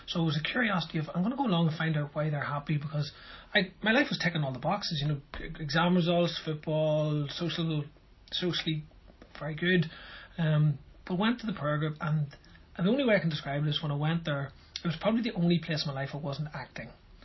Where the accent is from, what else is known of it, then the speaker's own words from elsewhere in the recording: Ireland; we're Irish and we drink tea